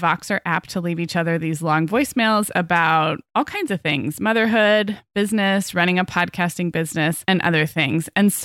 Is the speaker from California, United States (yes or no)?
yes; California, United States; And as a Californian, I feel almost more connected to my state government lately.